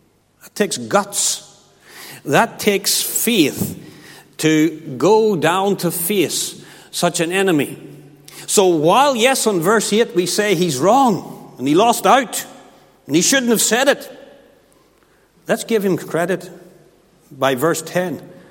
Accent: Kilkeel, Northern Ireland, United Kingdom; when I was a boy growing up in Kilkeel in the church

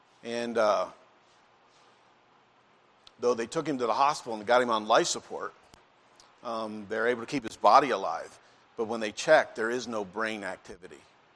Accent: Pennsylvania, United States; when I was growing up … where we grew up in Pennsylvania

